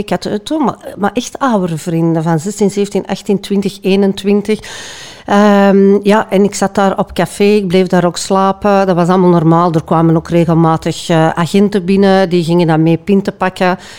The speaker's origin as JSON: {"language": "Dutch", "region": "Antwerp", "country": "Belgium", "tie": "born or raised there", "said": "Ik kom uit Antwerpen, een deelgemeente van Antwerpen. In een eigenlijk een normaal doorsnee gezin. Met een mama, papa en een zus die 4 jaar ouder is"}